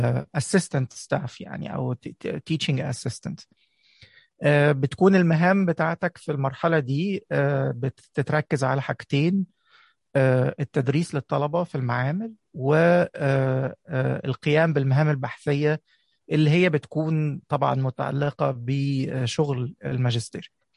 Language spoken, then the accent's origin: Arabic; Egypt; أنا مولود في مصر ودرست لحد ما تخرجت من الجامعة، وأنا كنت في جامعة في مدينة صغيرة جنب القاهرة اسمها الزقازيق